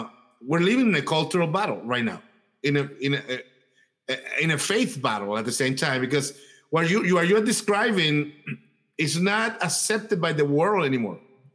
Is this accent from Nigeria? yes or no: no; Colombia; I'm from Colombia. So my whole family is involved